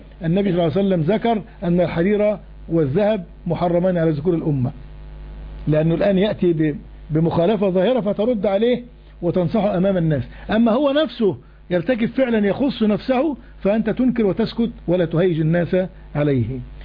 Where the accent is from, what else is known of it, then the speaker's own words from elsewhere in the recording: Egypt; فلما أنت الآن في بلادنا مصر